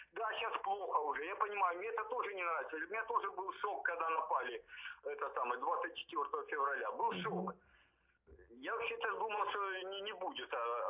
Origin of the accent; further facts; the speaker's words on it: Kharkiv, Kharkiv Oblast, Ukraine; born there; Родился в Харькове вообще-то.